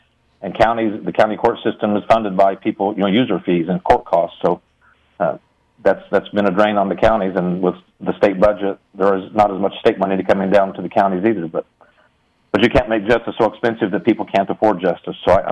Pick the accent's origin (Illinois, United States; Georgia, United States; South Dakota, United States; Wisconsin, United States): Illinois, United States; McLeansboro; For the most part, I grew up in McLeansboro on a small farm south of McLeansboro. We raised cattle and hogs and hay and corn and beans and wheat and just typical small farm, small tractors.